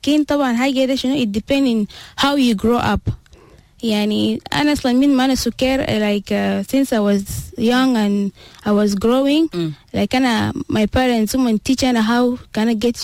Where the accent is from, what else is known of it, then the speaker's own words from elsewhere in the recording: Khartoum, Sudan; also born or lived in Kassala / Juba; I was born in Kassala, and then. Then from there we moved to Khartoum.